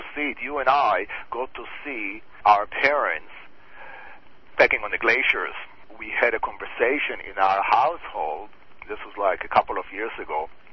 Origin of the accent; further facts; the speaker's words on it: Israel; English is a second language; Living in the Middle East, growing up in Israel